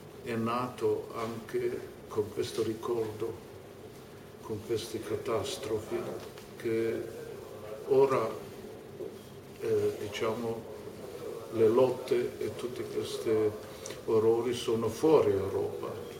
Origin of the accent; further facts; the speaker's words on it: Romania; Italian is a second language; ma non sono divenuto un tedesco italiano, come sono stato in Romania come tedesco romeno. E così vivo fra tre paesi.